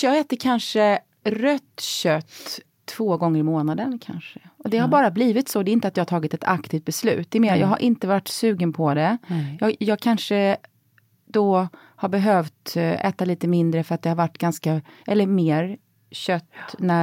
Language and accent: Swedish; Växjö, Kronoberg County, Sweden; där jag växte upp utanför Växjö så finns det fortfarande, tror jag, en vildsvinsrestaurang